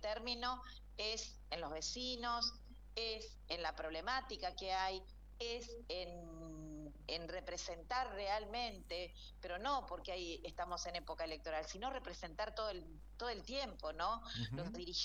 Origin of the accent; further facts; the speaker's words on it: Argentina; no entiendo por qué no podemos vivir dignamente, ¿no? Como argentinos.